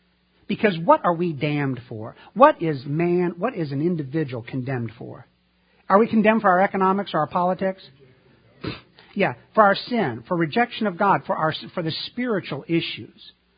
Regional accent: Illinois, United States; Now, I was born and raised in Illinois, and if Jesus said it, and Abraham Lincoln said it, hey, we're not questioning it.

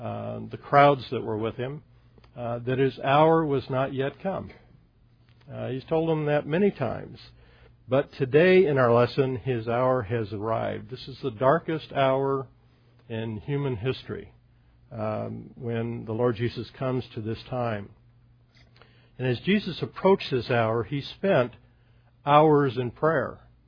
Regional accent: Portland, Oregon, United States; I grew up in Portland, Oregon. And Portland is a beautiful, Oregon is a beautiful area.

